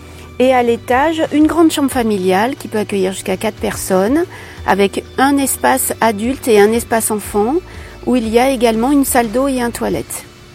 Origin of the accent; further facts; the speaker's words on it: Auvergne-Rhône-Alpes, France; moved away; Nous sommes de l'Allier. Anciennement, donc nous habitions à Cussé, à côté de Vichy.